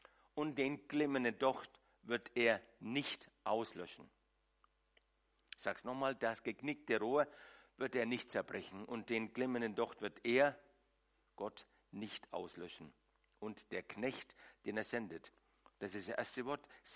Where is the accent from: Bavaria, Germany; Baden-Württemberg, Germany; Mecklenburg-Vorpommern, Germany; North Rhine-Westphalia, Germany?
Bavaria, Germany; Nuremberg; Und meine Heimat ist dennoch nicht in Dettelsau, ich bin Nürnberger, man hört es, richtiger Franke.